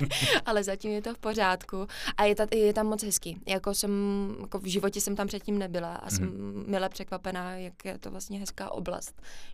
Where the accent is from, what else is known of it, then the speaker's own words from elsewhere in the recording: Košice, Košice Region, Slovakia; also born or lived in Brno / Ostrava; now in Prague, Czechia; já jsem z Košic, já jsem se stěhovala vlastně do Brna a z Brna jsem se po 4 letech stěhovala do Ostravy a z Ostravy teď vlastně do Prahy, takže já jsem takový stěhovavý pták.